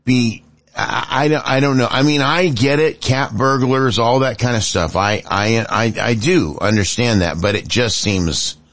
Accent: California, United States; I grew up in the Bay Area, lived out there, lived through a lot of this over the course of the last 50 plus years.

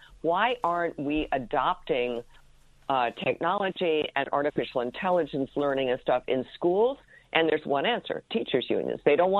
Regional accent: New York City, New York, United States; it is in my hometown of New York

